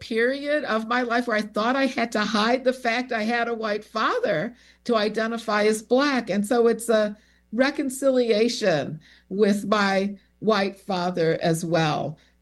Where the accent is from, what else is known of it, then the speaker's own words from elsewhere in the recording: Chicago, Illinois, United States; So this is my memoir, my first and only memoir about my childhood growing up in Chicago in the 1960s in an interracial family, a white father, a black mother.